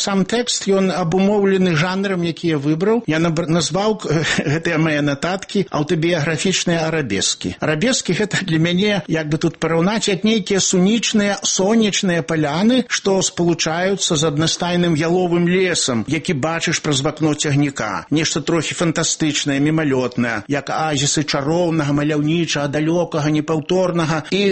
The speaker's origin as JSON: {"language": "Belarusian", "region": "Vitebsk Region", "country": "Belarus", "tie": "born or raised there", "said": "Я вырас на Полаччыне."}